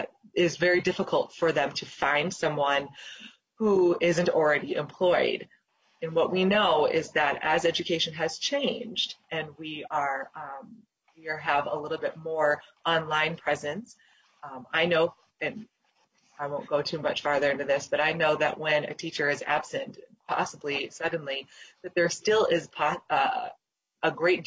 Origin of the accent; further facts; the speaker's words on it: Austin, Minnesota, United States; I heard from both my hometown in Austin